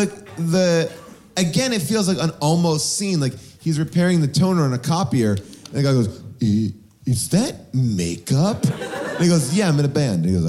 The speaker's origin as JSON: {"language": "English", "town": "Pittsburgh", "region": "Pennsylvania", "country": "United States", "tie": "born or raised there", "said": "I grew up in Pittsburgh"}